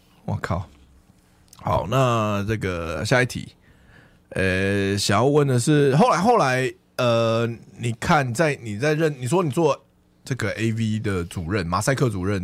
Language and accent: Chinese; Taiwan; 其实我们台湾人大部分可能男生都是看盗版网站的